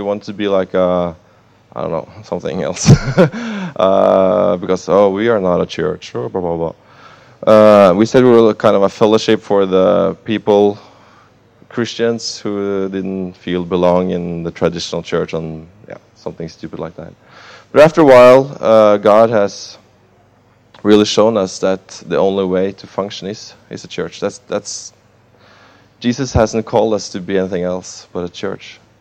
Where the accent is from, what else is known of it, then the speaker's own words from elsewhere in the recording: Norway; English is a second language; well, I'm going to talk in English. I'm actually from Norway, but I'm going to talk in English.